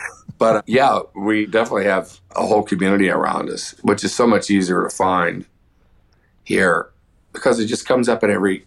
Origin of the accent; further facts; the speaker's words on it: Houston, Texas, United States; now in Nashville, United States; You know, I grew up in Houston, and I still have a house there